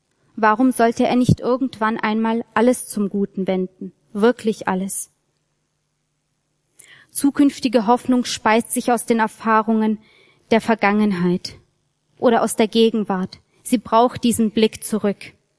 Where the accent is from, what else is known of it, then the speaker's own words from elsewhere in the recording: Baden-Württemberg, Germany; ich komme aus dem Schwäbischen